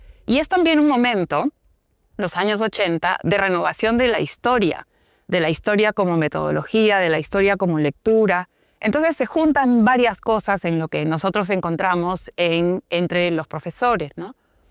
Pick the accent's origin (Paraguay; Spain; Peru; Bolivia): Peru; como muchos peruanos he seguido, digamos, todas las discusiones